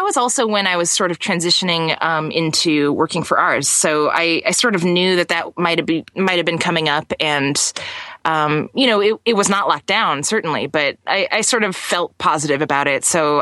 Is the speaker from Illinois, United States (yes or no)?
yes; Chicago, Illinois, United States; Yeah, I'm originally from Chicago